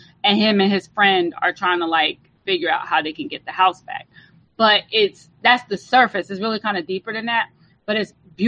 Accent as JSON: {"language": "English", "town": "New York City", "region": "New York", "country": "United States", "said": "as a New Yorker, especially, I could resonate with it because my biggest fear is that my family loses our house in Harlem to taxes"}